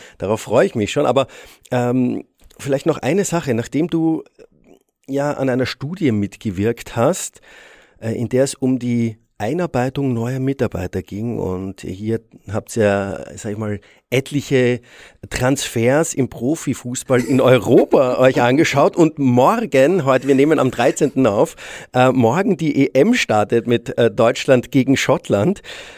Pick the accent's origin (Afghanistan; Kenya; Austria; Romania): Austria; für mich als Österreicher.